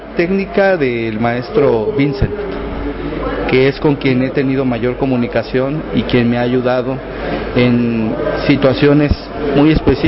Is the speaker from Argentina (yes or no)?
no; Mexico; Para nosotros como mexicanos es bien importante todo el conocimiento que podamos adquirir para enriquecer nuestro trabajo allá en nuestra tierra.